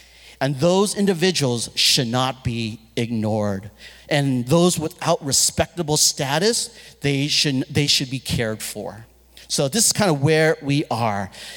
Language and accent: English; United States; even as an American, whether it be in Hong Kong or Mexico, I kind of filter a lot of things through my American experience.